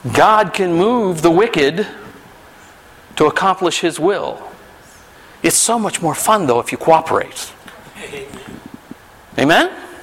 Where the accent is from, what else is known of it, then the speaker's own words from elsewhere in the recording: the South, United States; See, I'm from the South, so that's the way we say it. Poor folks.